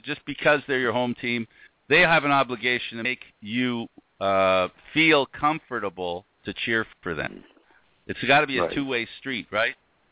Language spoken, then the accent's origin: English; Toronto, Ontario, Canada; I'm born and raised in Toronto. I love this city.